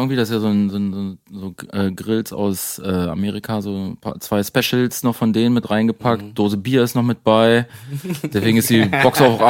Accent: Gifhorn, Lower Saxony, Germany; ich komme aus vom Land, ne? Ich komme aus Niedersachsen, aus Gifhorn. Da ist die Volkswagen-Manufaktur um die Ecke, ne? Das Riesenwerk. Und da bin ich mit Autos aufgewachsen.

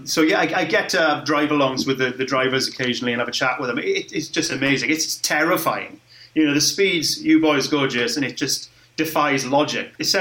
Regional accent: Wales, United Kingdom; He liked to think of himself as a bit of a rallier, because I'm from the Welsh Valleys.

